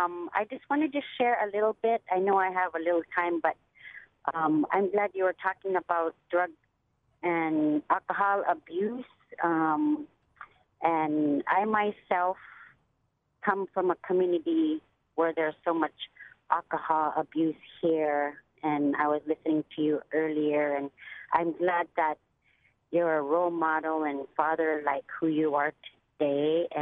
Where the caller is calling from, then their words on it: Barrow, Alaska, United States; I'm calling from Barrow.